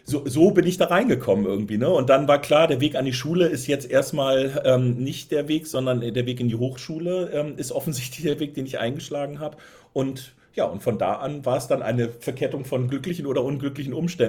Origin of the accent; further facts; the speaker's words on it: Buxtehude, Lower Saxony, Germany; Ich komme nämlich ehrlicherweise aus Buxtehude.